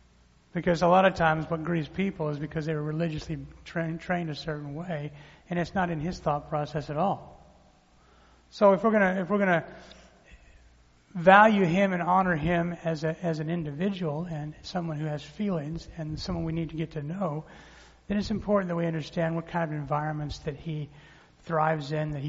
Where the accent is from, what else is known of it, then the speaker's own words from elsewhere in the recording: Colorado, United States; moved away as an adult; You know, I moved from Colorado, where I grew up, to a little place called Tulsa, Oklahoma.